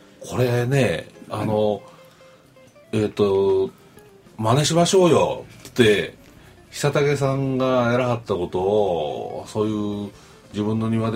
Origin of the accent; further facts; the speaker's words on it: Kyoto, Japan; 私の実家っていいます母上京区に住んでるんですけど、木造2階建てで40年ぐらい経った古い家ですけど一人暮らしなんですよ。